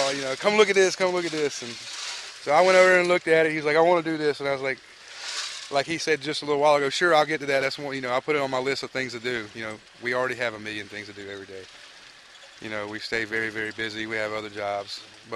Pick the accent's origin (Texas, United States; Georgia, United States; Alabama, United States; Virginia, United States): Alabama, United States; Orange Beach; I grew up in Orange Beach.